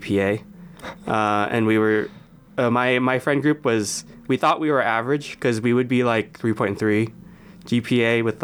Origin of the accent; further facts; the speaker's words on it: Westminster, California, United States; I'm from Southern California, Orange County. So I live near Disneyland and every now and then I could see fireworks for free.